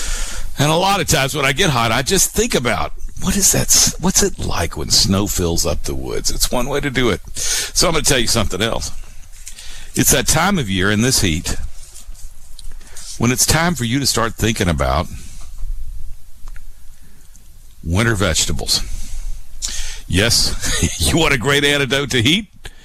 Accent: the South, United States; and I don't get to see snow that much, I'll tell you, I'm from the South.

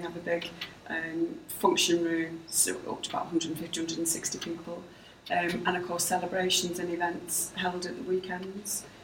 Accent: Widnes, North West England, United Kingdom; also born or lived in Liverpool; fundamentally, I was born in Liverpool, so it was always football. But, you know, when we moved to Widnes, especially in the 70s, it was all rugby.

